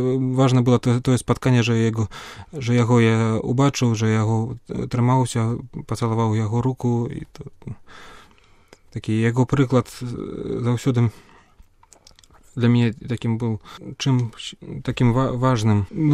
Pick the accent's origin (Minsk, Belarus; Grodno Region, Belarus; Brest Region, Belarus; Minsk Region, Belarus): Brest Region, Belarus; Baranavichy; now in Saint Petersburg, Russia; Паходжу з Баранавіч, ўжо 12 гадоў жыву ў Расіі, там вучыўся 5 гадоў перад семінарыяй і ўжо 7 гадоў у семінары вучыўся.